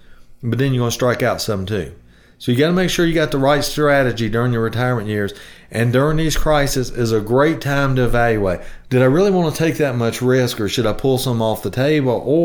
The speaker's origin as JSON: {"language": "English", "region": "the South", "country": "United States", "said": "But I'm from the South. We say ain't."}